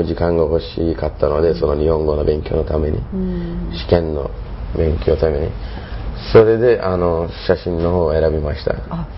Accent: Turkey; Japanese is a second language; トルコから来ました。今、農学部2年生です。

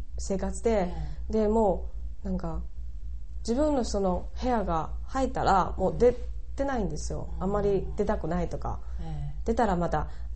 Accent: Shanxi, China; Japanese is a second language; 自分のふるさとは北京と離れているところで山西省というところ

